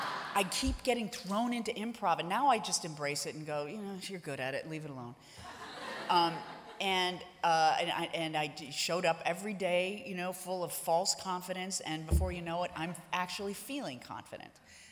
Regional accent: Ireland; I am Irish down to my toes.

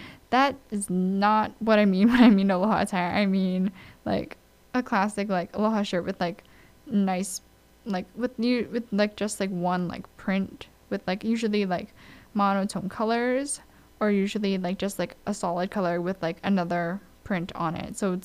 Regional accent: Hawaii, United States; but for me, it's just like, I'm from Hawaii, and that's just not a thing.

